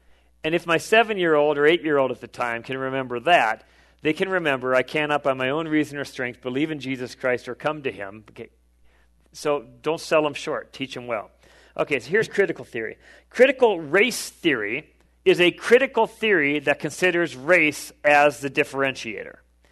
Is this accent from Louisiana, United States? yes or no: no; South Dakota, United States; I'm from South Dakota. I think we lead the league. So we had racism in Sioux Falls.